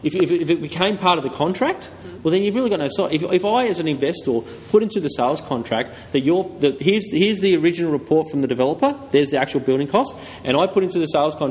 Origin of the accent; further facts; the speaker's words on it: Sydney, New South Wales, Australia; Right. I'm from Sydney.